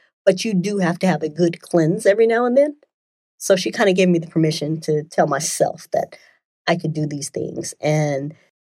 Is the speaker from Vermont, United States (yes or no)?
no; Denver, Colorado, United States; I was able to have a conversation with one of my friends that I grew up with in Denver so many years ago.